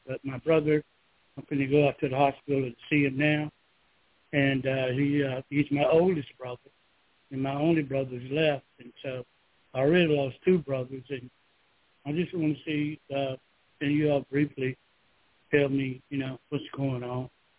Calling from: Georgia, United States; I'm from Georgia.

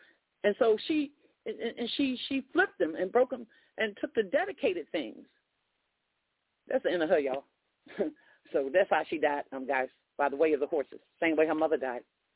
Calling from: Philadelphia, Pennsylvania, United States; Pastor Bradford, Sister Denise, I'm signing out from Philadelphia.

